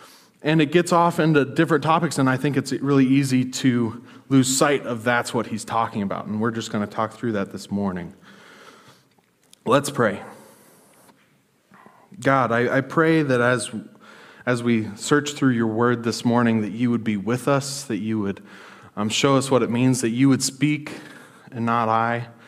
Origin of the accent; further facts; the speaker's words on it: Montana, United States; I'm from Montana. I didn't grow up saying those things, but I'm around her, so I imitate her.